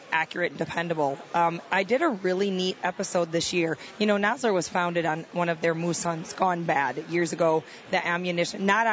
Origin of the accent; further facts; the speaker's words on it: Wisconsin, United States; I'm from the Midwest, from Wisconsin.